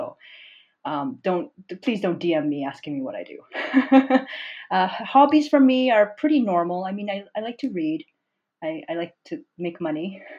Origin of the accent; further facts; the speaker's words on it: Toronto, Ontario, Canada; also born or lived in Montreal; Yes, so I'm from Montreal, but I grew up in Toronto.